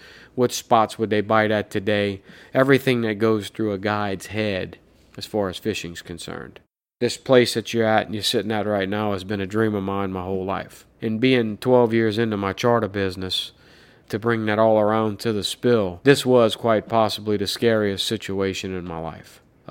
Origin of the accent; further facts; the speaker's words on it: Louisiana, United States; I grew up on Bayaterrebonne. The Bayaterrebonne was in my backyard.